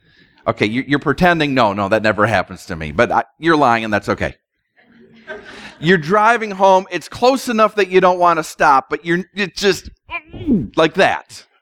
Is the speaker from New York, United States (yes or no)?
no; Minnesota, United States; Growing up in Minnesota, my family had a fishing cabin up north that my grandfather built.